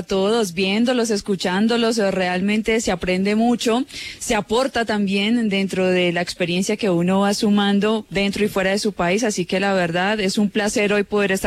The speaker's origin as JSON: {"language": "Spanish", "town": "Cali", "region": "Valle del Cauca", "country": "Colombia", "tie": "born or raised there", "also_born_or_lived": "Santander de Quilichao", "said": "Sí, yo nací en Santander de Quilichao, a 35 minutos de Cali, pero me crié en Cali, sí señor."}